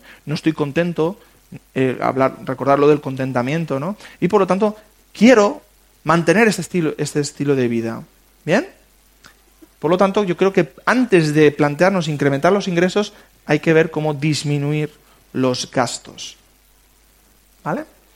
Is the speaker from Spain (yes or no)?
yes; Spain; Somos españoles y estos son presupuestos de familias españolas.